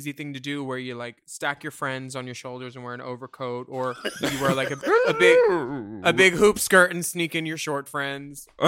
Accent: Colombia; I'd like to share with you some of sad information on what's going on in my home country. Protesters have taken to the streets in Colombia

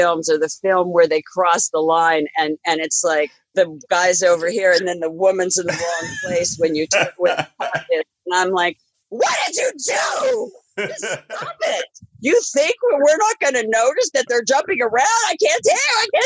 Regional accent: Pennsylvania, United States; In a little town in Pennsylvania, near the Great Lakes, near the seaports, like Lake Erie, Lake Michigan, all those lakes.

